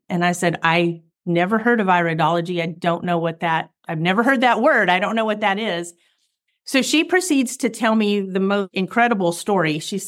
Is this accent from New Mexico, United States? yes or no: yes; New Mexico, United States; I grew up in New Mexico as a rodeo kid, had horses my whole life, loved them, couldn't imagine life without them, so carried that into my marriage and my future.